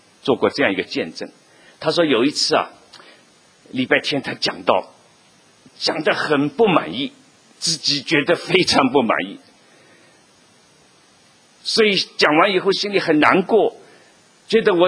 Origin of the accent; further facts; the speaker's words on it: China; 我们小时候在中国大陆，在马路上常常看到那些卖艺人耍把戏的，